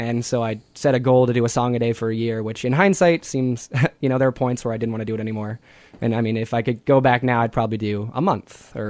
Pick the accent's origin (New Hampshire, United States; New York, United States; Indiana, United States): New Hampshire, United States; Portsmouth; born there; now in Dover, United States; Yeah, I was born in Portsmouth.